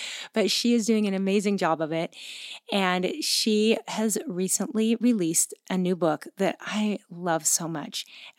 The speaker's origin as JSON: {"language": "English", "region": "Washington", "country": "United States", "said": "because she lives in my home state of Washington State."}